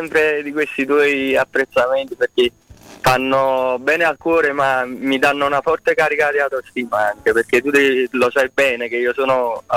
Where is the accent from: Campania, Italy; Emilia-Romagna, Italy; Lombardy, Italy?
Campania, Italy; Naples; Certo, come no, sono napoletano verace